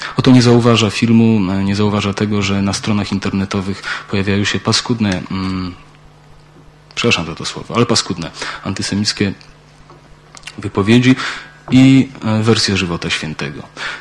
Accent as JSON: {"language": "Polish", "country": "Belarus", "said": "ja jako Białorusin"}